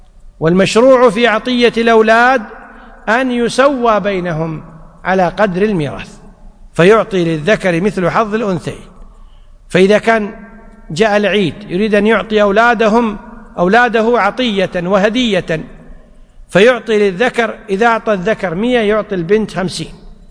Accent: Kuwait; حنا بالعامية عندنا بالكويت يقول هذه لك طول عمرك،

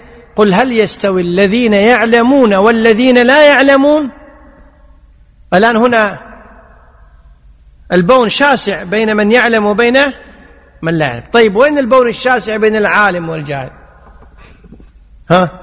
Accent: Kuwait; احنا الحين عندنا بالكويت موشك ترى بقسم، ترى بقسم مو قسم ولا قسم، خلاص هذا عندنا مستخدم بالكويت.

